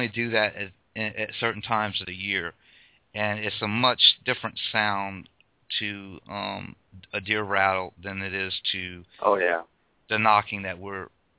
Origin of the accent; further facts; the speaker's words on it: Morgan City, Louisiana, United States; I'm originally from Morgan City, Louisiana, so I have an idea